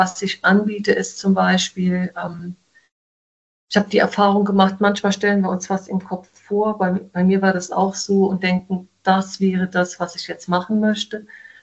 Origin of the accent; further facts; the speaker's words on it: Southern Germany, Germany; ich bin aus Süddeutschland, ich komme aus dem Odenwald